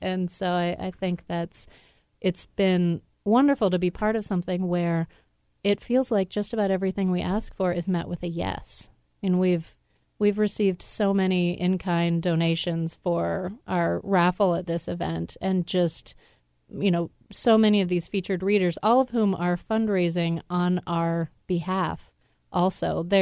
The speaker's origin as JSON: {"language": "English", "town": "Baltimore", "region": "Maryland", "country": "United States", "tie": "born or raised there", "said": "I grew up in Baltimore, which had the highest illiteracy rate in the country and also the highest teen pregnancy rate."}